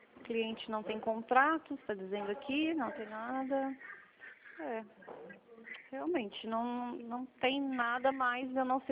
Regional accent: São Roque, São Paulo, Brazil; Nós somos de São Roque.

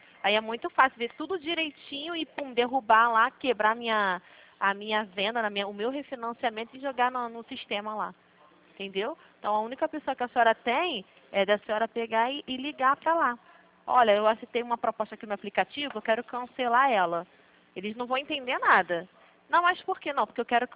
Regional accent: Brazil; senhora é brasileira, eu também sou muito brasileira.

